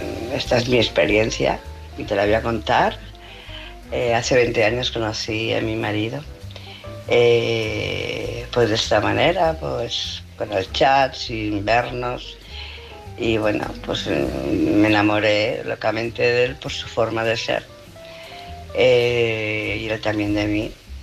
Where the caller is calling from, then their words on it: Barcelona, Catalonia, Spain; de Barcelona.